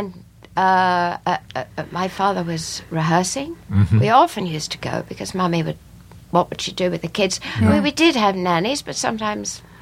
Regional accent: England, United Kingdom; now in United States; I grew up in England, all over England, really, because my parents moved a great deal.

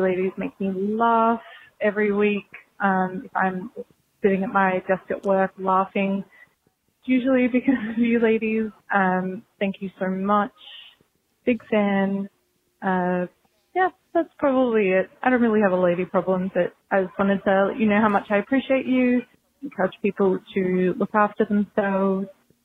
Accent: Australia; accent: Australian; And if you can't already tell from my accent, I'm Australian. I am in Brisbane, which is in the state of Queensland.

